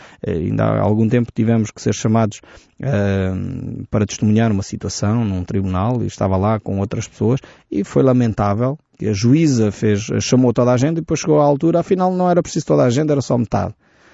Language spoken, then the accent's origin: Portuguese; Portugal; porque eu sou português, conheço a nossa nação, identifico-me com os nossos valores